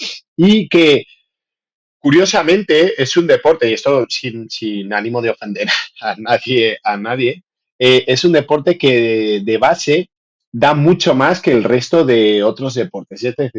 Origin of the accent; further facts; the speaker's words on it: South Carolina, United States; accent: South Carolina; El mío es mi acento es de South Carolina.